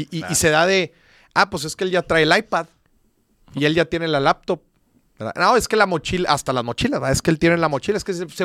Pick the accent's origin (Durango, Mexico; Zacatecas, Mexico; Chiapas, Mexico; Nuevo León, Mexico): Nuevo León, Mexico; Monterrey; Todos aquí somos de Monterrey, tú eres de Saltillo.